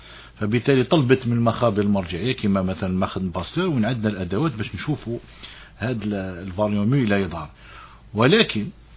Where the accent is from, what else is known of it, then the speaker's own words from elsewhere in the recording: Algeria; احنا عندنا في الجزائر 97% من الفيروسات اللي راهي تمشي هي الدلتا